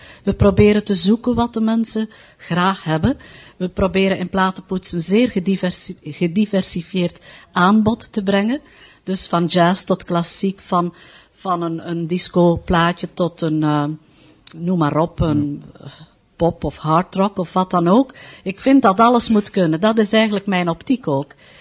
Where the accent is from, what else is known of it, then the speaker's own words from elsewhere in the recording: Kortrijk, Flanders, Belgium; moved away as an adult; now in Antwerp, Belgium; En kwam een plaats vrij in Kortrijk, waar ik vandaan kom.